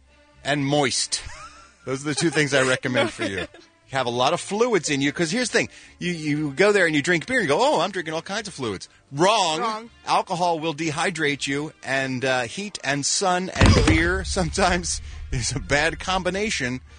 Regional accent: Philadelphia, Pennsylvania, United States; my hometown, Philadelphia, Pennsylvania, is gearing up

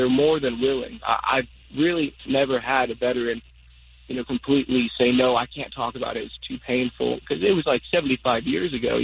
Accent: Agoura Hills, California, United States; Agoura Hills, California.

